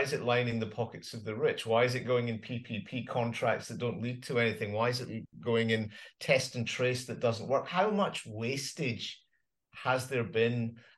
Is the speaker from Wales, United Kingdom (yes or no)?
no; Glasgow, Scotland, United Kingdom; And maybe that's because I'm biased or because I'm from Glasgow, but the world seemed a better place in 2010.